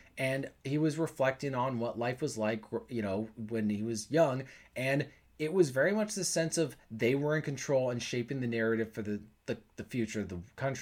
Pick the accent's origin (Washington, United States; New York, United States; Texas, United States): Washington, United States; Bellevue; I didn't think my hometown of Bellevue, Washington would go from being this middle-class town